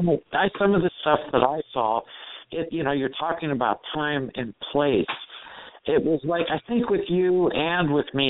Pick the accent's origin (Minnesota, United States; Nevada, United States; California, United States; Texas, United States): California, United States; San Francisco; I grew up in San Francisco, and I had parents, I had a mother, and grandparents and uncles